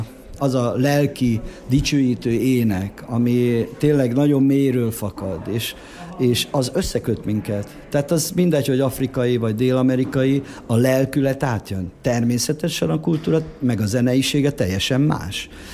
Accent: Homrogd, Borsod-Abaúj-Zemplén, Hungary; és hát Homrogdon voltunk, tehát én már oda születtem, ott nevelkedtem

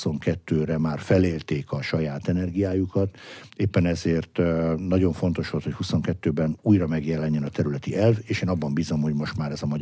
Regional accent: Veszprém, Veszprém County, Hungary; akkor a szülővárosom Veszprém készült arra, hogy Európa kulturális fővárosa legyen

